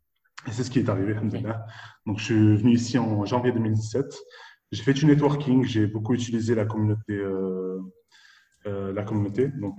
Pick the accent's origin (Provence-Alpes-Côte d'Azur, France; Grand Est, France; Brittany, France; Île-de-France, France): Provence-Alpes-Côte d'Azur, France; Nice; moved away as an adult; now in Dubai, United Arab Emirates; j'ai 36 ans, je suis français d'origine marocaine, de confession musulmane. J'habite à Dubaï depuis presque 4 ans maintenant. Je suis originaire de Nice.